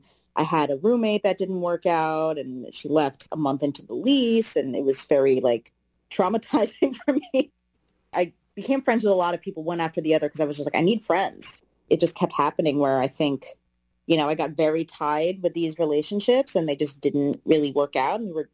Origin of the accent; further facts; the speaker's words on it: New York, United States; moved away as an adult; now in Los Angeles, United States; I'm from New York, or New Jersey, New York. I moved to Los Angeles in 2018. I didn't know anybody, so it was a very vulnerable time of my life.